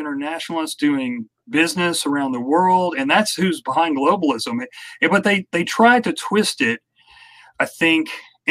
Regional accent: the South, United States; I'm from the South. I should know how to farm, but I don't.

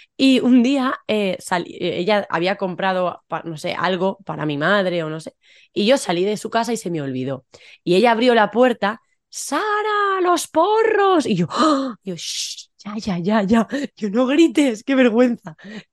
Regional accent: Valencia, Valencian Community, Spain; yo soy de Valencia, del este de España

